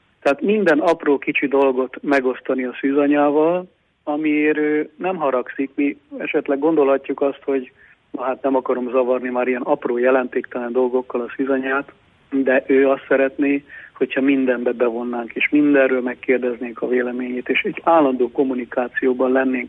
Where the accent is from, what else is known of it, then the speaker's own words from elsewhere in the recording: Hasznos, Nógrád, Hungary; born there; Nekem olyan szerencsém volt, hogy hasznosan születtem, ahol ugye Klári néninek megjelent a szűzanya, és aztán lett Fallós Kút, zarándokhely